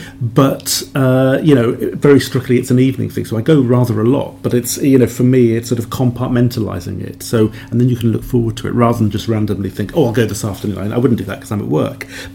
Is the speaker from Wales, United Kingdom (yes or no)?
yes; Cardiff, Wales, United Kingdom; born there; because I was born in Cardiff, so I took it for granted, but people would always say, oh, it's a beautiful city.